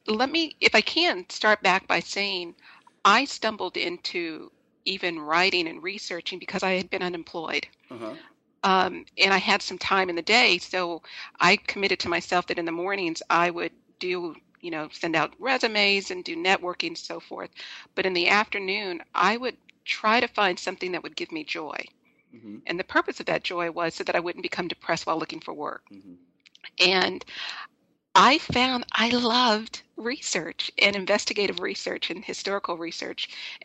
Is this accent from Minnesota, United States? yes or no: no; Los Angeles, California, United States; I'm originally from Los Angeles